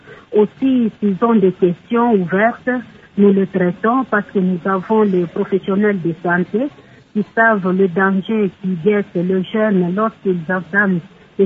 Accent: Uvira, South Kivu, DR Congo; Comme chez nous à Ouvira, il y a pas mal de quartiers

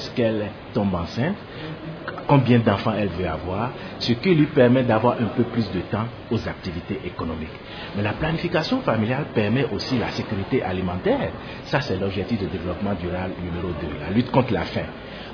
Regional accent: Kasaï, DR Congo; que ce soit chez nous au Kasaï en RDC

